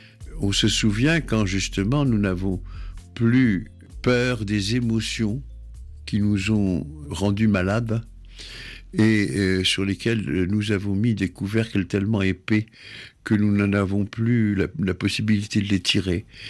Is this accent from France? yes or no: yes; France; je suis un Français juif, pas un juif français.